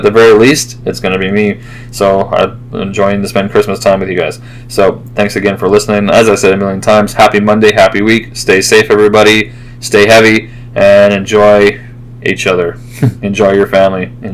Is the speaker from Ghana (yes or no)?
no; Canada; I am Canadian, but I do not enjoy sitting in a cold.